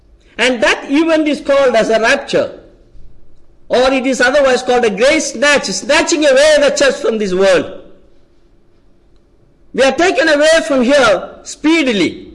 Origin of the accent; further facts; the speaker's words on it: India; I'm coming from India. For the first time, I'm visiting this US. And probably this is my first sermon addressing to a non-Indian gathering. I always address to my Indian gatherings.